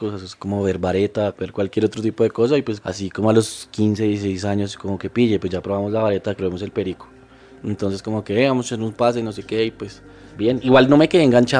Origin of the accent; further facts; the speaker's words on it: Colombia; also born or lived in United States; Yo soy hijo de una pareja migrante a Estados Unidos. Mi papá era colombiano, mi mamá es colombiana. Y nací, por error, en Estados Unidos. Viví 2 años allá, me trajeron para acá, para Colombia. Crecí mi infancia en la casa paterna con mis tíos.